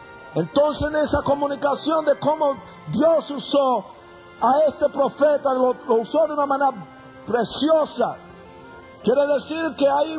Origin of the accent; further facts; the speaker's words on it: Puerto Rico; ni pertenezco a Puerto Rico, aunque soy puertorriqueño.